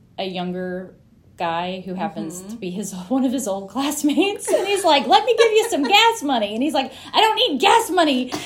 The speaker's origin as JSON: {"language": "English", "region": "the South", "country": "United States", "accent": "Southern", "said": "\"Oh no, did my Southern accent"}